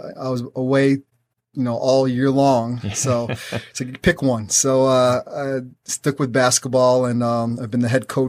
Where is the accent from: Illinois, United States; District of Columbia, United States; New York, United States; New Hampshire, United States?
New York, United States; Oneonta; also born or lived in Bronx; But I came from I was born in the Bronx, New York.